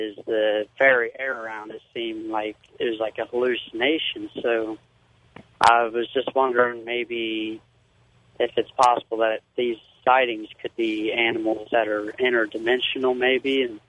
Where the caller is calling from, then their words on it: Cincinnati, Ohio, United States; Hey, this is … from Cincinnati.